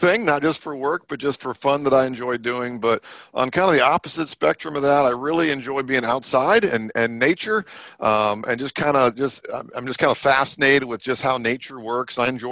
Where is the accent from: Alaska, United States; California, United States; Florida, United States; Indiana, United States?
Florida, United States; now in South Carolina, United States; now that I've got a family and kids, going back home in Florida is a big deal. I live in South Carolina now, so going back home in South Florida, the West Palm Beach, Boca Raton area